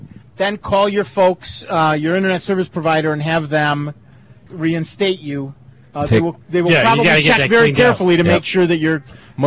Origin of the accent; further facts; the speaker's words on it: United States; That's not English. I'm American. We don't speak other languages. We just shout louder.